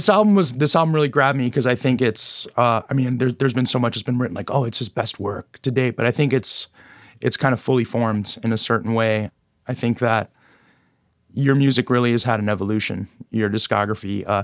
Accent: Brazil; as somebody who's from South America originally, you know, listeners know I'm from Brazil.

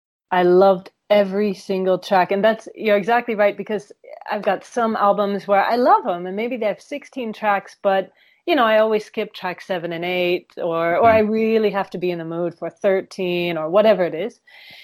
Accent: California, United States; I'm from California, so I remember that all.

